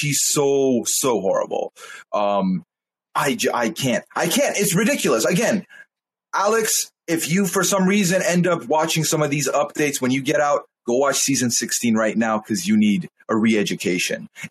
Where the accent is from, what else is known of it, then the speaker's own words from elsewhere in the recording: Dubai, United Arab Emirates; I was born and raised in Dubai.